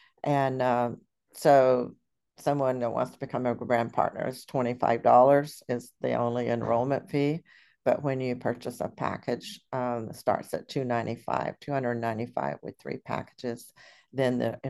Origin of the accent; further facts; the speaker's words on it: Texas, United States; I had a long conversation last night with my mentor in Texas, which lives 30 miles from my hometown.